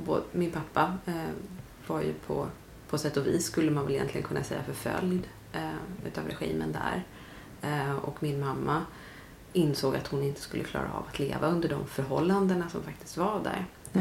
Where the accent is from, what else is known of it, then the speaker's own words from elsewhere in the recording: Tyresö, Stockholm County, Sweden; also born or lived in Nacka; Jag är ju född på Nacka sjukhus, men jag vill liksom, mina föräldrar har ju bott i Tyresö och mina första dagar har jag ju tillbringat i Tyresö och bott här hela tiden.